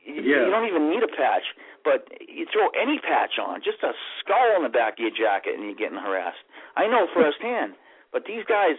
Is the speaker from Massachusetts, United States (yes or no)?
yes; Salem, Massachusetts, United States; I was born and raised in Salem, Mass. My mom was a bartender at a place in Salem called 96 North Street.